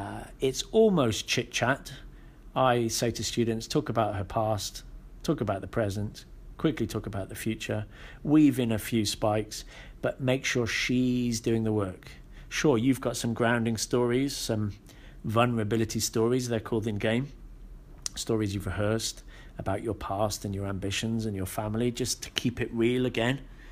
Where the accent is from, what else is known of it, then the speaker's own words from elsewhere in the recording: Wales, United Kingdom; or I say I'm from Wales, I used to teach children, now I do this.